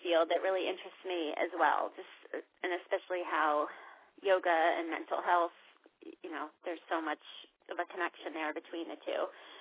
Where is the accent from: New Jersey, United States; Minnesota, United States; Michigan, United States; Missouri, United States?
New Jersey, United States; I'm originally from New Jersey, but no one would ever guess that because I somehow did not end up with a New Jersey accent, I hope.